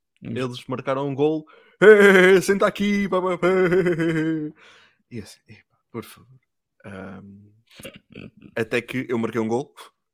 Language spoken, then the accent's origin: Portuguese; Portugal; Diz perfeitamente que nós somos portugueses.